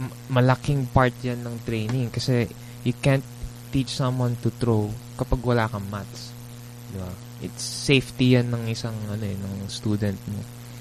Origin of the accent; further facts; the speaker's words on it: Japan; lumaki ako sa Japan.